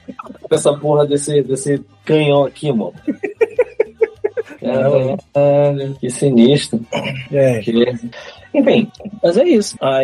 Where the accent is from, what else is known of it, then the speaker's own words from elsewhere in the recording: Rio de Janeiro, Brazil; now in Petrópolis, Brazil; Tipo, eu sou do Rio de Janeiro.